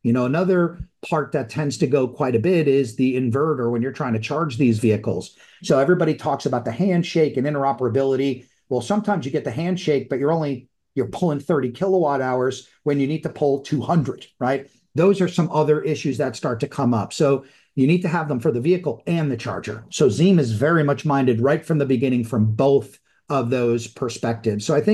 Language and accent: English; New York, United States; You know, I'm a New Yorker, right?